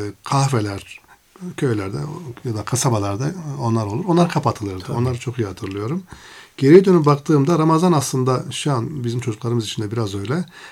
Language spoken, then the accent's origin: Turkish; Bozkır, Konya, Turkey; Tabii ben 1969-70 doğumluyum. Benim çocukluğumda tabii Konya'nın Bozkır, Akise küçük bir yerleşim yeri.